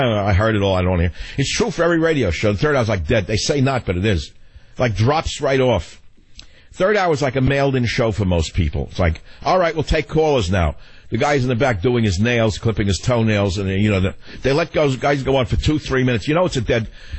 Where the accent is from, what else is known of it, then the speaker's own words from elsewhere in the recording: New York, United States; I went out to dinner with a friend last night. We're both from New York.